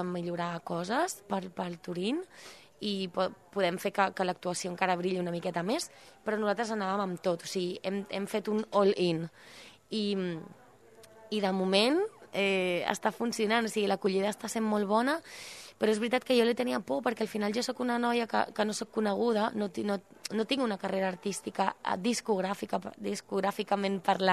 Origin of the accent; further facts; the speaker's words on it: Olesa de Montserrat, Catalonia, Spain; also born or lived in Cuba; jo soc una noia que vaig néixer a Cuba, però des dels 4 anys vaig anar a Olesa de Montserrat, a Catalunya, a Barcelona, i em vaig criar allà des de molt petita. I tinc unes arrels catalanes molt precioses.